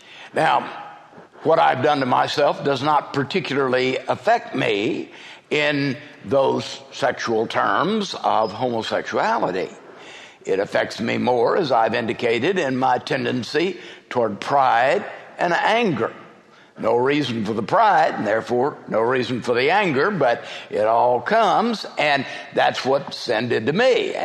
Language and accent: English; Texas, United States; I am an Irish Texan. Spells danger for everybody.